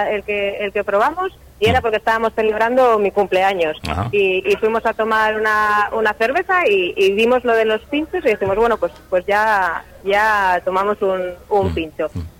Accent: Laredo, Cantabria, Spain; Soy de Laredo.

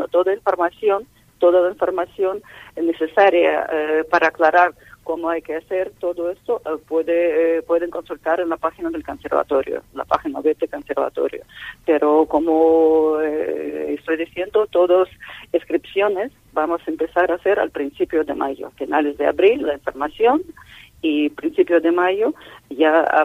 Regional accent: Russia; Spanish is a second language; moved away; vengo de un país de este, vengo de Rusia, y sí puedo ver un poco diferencias entre el sistema educativo de musical de mi país de nativo y de país, bueno, donde resido ya desde bastantes años.

